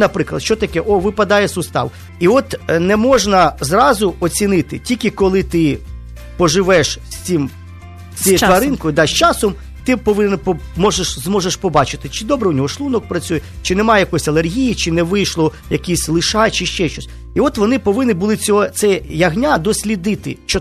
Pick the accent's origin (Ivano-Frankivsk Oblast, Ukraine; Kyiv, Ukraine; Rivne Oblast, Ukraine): Kyiv, Ukraine; ми, кияни, наприклад, кияни, ми живемо в цій культурі, де ми не рубаємо курам голову, там, не колим кабана, там, і ще щось там, ну, тобто ми не живемо таким життям, ми все купуємо готове.